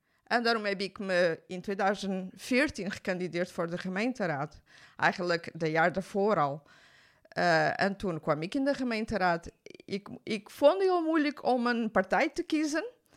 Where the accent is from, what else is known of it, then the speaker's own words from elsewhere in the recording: Portugal; Dutch is a second language; now in Netherlands; Ik kom uit Portugal.